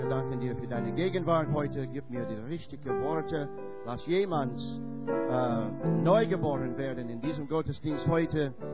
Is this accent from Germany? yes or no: no; United States; German is a second language; Ich bin Amerikaner.